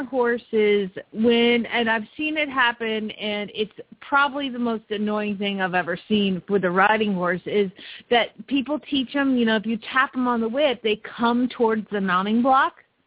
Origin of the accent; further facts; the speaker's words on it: Phoenix, Arizona, United States; from Phoenix, Arizona